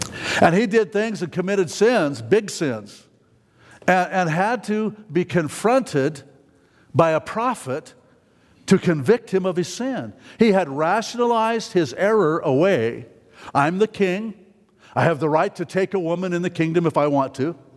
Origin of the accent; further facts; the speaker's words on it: Reno, Nevada, United States; where I grew up in Reno, the Sierra Nevadas, those are mountains. We know what mountains are.